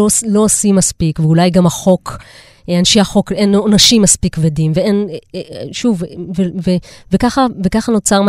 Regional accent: Kiryat Yam, Haifa District, Israel; אני גדלתי בקירת ים, בפריפריה.

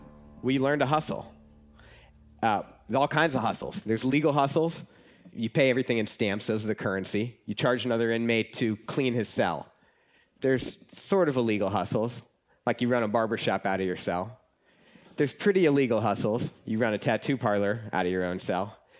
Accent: St. Louis, Missouri, United States; Racially, it was the most segregated place I'd ever lived, and I'm from St. Louis.

